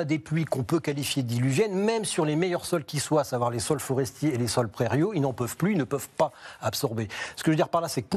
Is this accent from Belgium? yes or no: no; Hauts-de-France, France; comme chez moi dans le Nord, un champ de patates fraîchement labouré